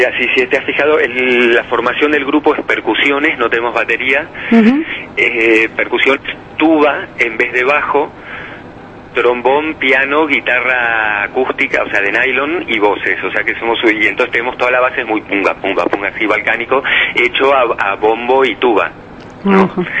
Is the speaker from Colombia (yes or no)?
no; Buenos Aires, Argentina; now in Spain; De Buenos Aires.